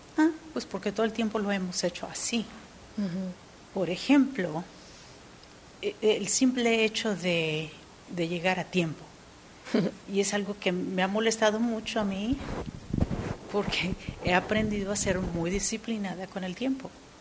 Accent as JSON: {"language": "Spanish", "country": "Mexico", "said": "en mi familia y de donde vengo en México hemos seguido tradiciones"}